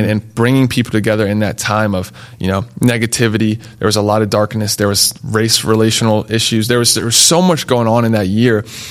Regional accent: Raleigh, North Carolina, United States; But yeah, I grew up in Raleigh, North Carolina.

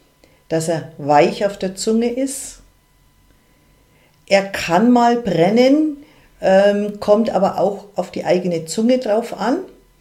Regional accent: Nuremberg, Bavaria, Germany; born there; Ich bin aus Nürnberg gebürtig und eigentlich Maschinenbautechnikerin.

